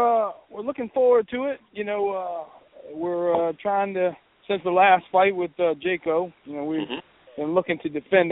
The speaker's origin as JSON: {"language": "English", "town": "Norfolk", "region": "Virginia", "country": "United States", "tie": "born or raised there", "said": "they're going to come down to my hometown in Norfolk, Virginia, and do a show August 8th."}